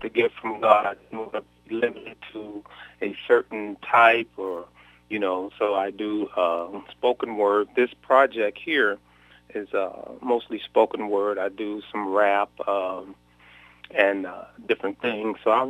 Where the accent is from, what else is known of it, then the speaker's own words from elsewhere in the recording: Missouri, United States; also born or lived in Oklahoma; Well, I was originally from Missouri and I moved to Oklahoma for about 9 years. Then I moved back to Missouri.